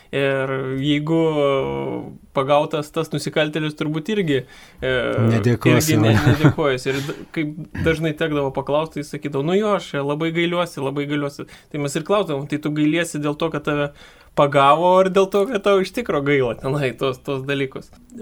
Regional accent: Kaunas, Kaunas County, Lithuania; Aš esu pats kaunietis, esu baigęs Kauno jėzuitų gimnaziją

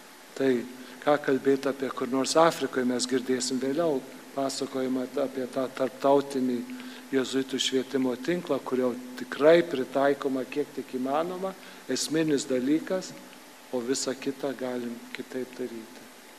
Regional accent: Vilnius, Vilnius County, Lithuania; Visi žino, kadangi mes čia esam vilniečiai daugiausia.

